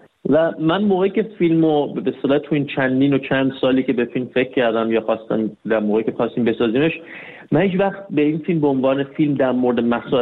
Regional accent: Iran; آدم نمیتونه تو ایران بزرگ شده باشه در شرایطی که ما بزرگ شدیم. من متولد 1360 هم، یعنی من با توی جنگ بزرگ شدم

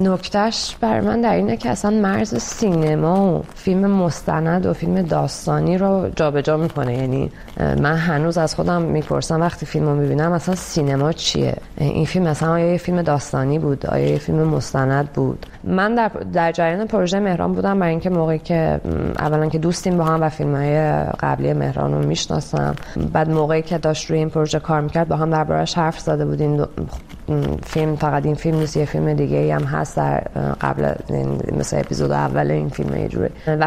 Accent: Iran; moved away; داستان شخصی خود من به هر حال به چه دلیل من از ایران اومدم بیرون

